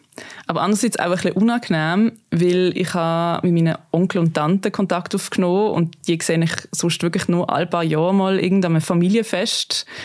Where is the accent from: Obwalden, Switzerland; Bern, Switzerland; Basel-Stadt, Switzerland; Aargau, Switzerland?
Basel-Stadt, Switzerland; Basel; Also ich bin in Basel aufgewachsen.